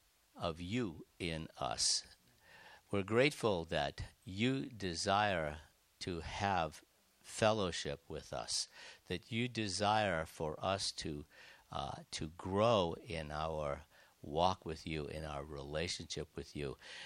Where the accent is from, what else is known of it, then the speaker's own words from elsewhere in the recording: New England, United States; I'm from New England.